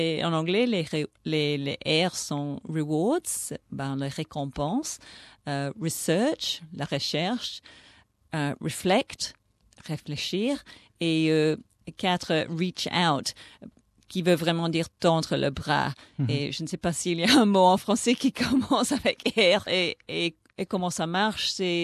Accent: Brussels, Belgium; French is a second language; also born or lived in England / United States / Botswana; now in Singapore; Je suis expat depuis presque 50 ans. Alors, je suis née en Angleterre et j'ai grandi à Bruxelles. Puis après, j'ai passé quelques années aux États-Unis et puis en Angleterre, puis en Afrique. J'étais en Botswana pendant un an.

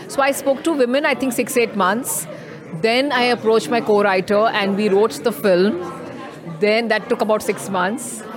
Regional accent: Mumbai, Maharashtra, India; I'm a Sardarni. I am from Bombay, born and brought up in Bombay. That's why my Punjabi is not great, which is why I'm not speaking in Punjabi. I know it, but it's not superb. My dad is from Delhi.

